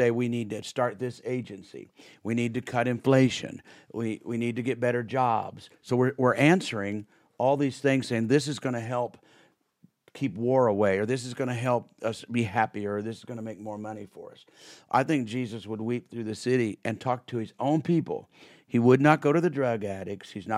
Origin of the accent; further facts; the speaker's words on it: Kansas, United States; I grew up in Kansas, western Kansas, get out of Dodge.